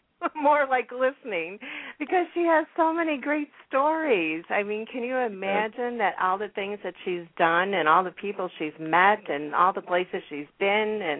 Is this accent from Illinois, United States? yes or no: yes; Chicago, Illinois, United States; That's right. We're fellow Chicagoans.